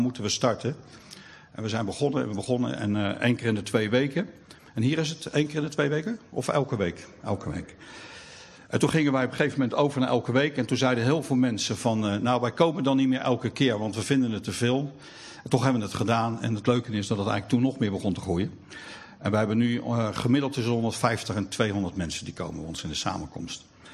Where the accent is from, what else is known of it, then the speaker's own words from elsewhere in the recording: The Hague, South Holland, Netherlands; Ik kom uit Den Haag